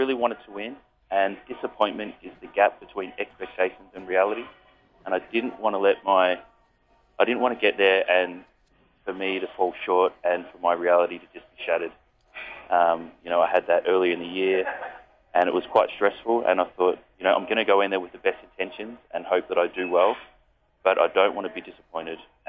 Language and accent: English; Australia; You know, I'm this Australian competing overseas. I don't know the language.